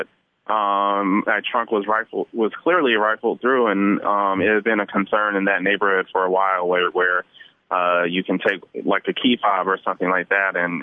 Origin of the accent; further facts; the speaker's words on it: Detroit, Michigan, United States; It's my hometown.